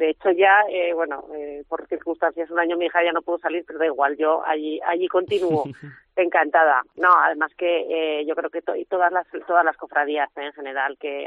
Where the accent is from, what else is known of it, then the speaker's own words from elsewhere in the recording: Zaragoza, Aragon, Spain; como los zaragozanos somos tan abiertos que enseguida recibimos a todo el mundo